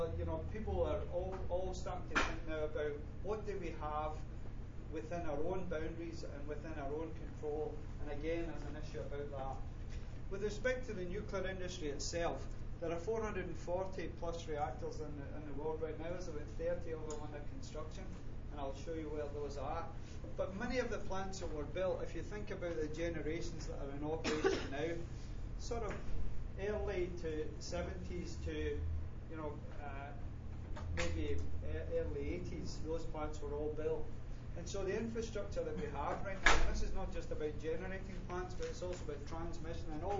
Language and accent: English; United Kingdom; accent: Bruce County; now in Canada; you can tell from my accent I'm originally from the UK, despite my Bruce County accent that's overlaid on top of it.